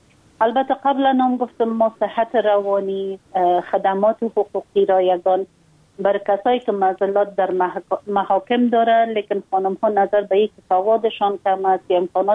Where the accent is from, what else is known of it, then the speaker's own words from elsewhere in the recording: Afghanistan; ما یک خانم مسلمان هستم، از افغانستان هستم